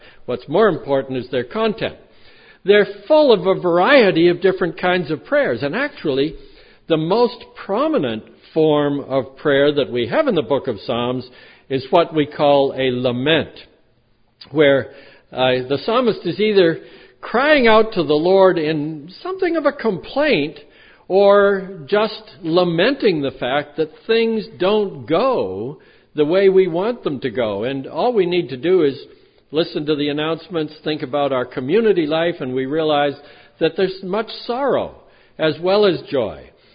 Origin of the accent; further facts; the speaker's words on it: Boston, Massachusetts, United States; at the end of which I remembered I'm from Boston. And there was at least some consolation. So I'm a Boston kid as well.